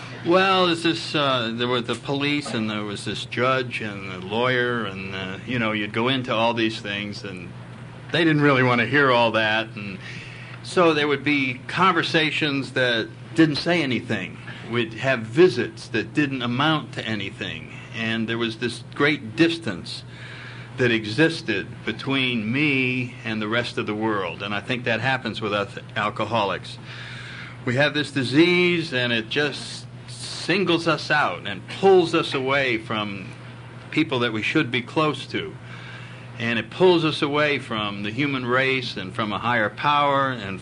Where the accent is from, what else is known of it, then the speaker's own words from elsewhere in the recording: Connecticut, United States; I come from Connecticut, and I ended up living in Washington.